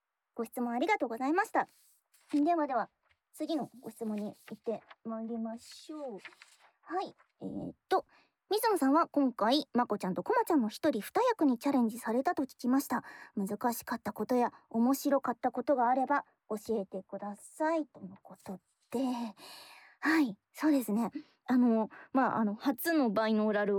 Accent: Kanagawa, Japan; 私はですね、神奈川のめっちゃ海沿いで生まれた後にめっちゃ山奥のど田舎で育てられまして、そこ電車もコンビニもなくて、リアルモノベノの世界みたいなところだったんですよ。

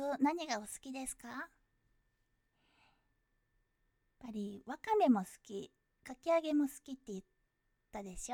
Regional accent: Kyushu, Japan; 出身は九州です。

